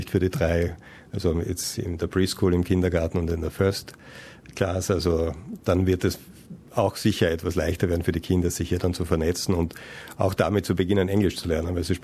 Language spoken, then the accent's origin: German; Styria, Austria; now in Sydney, Australia; Ich komme aus der Steiermark, das ist ein südöstliches Bundesland mit viel Bergen, viel Grün, viel Seen, keinem Meer und auch nicht so heißen Sommern wie hier in Sydney.